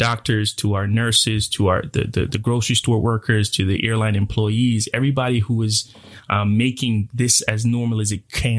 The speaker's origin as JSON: {"language": "English", "country": "Belize", "tie": "born or raised there", "moved": "as an adult", "lives_now": "United States", "said": "so I'm originally from Belize. I was born and raised in Belize. I didn't come to the States till I was a man, technically."}